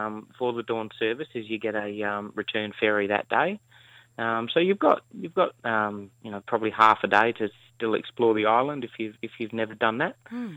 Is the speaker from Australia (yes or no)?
yes; Narrogin, Western Australia, Australia; about me growing up in Narrogin, and that was my experience of Anzac Day, was the dawn service.